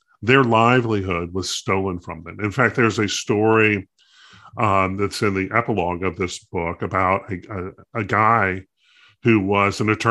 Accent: North Carolina, United States; So I grew up in North Carolina. I am aware of North Carolina history, but what I don't have is all the history.

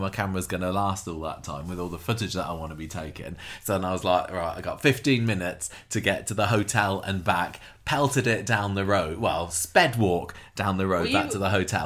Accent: Southampton, South East England, United Kingdom; We come from Southampton

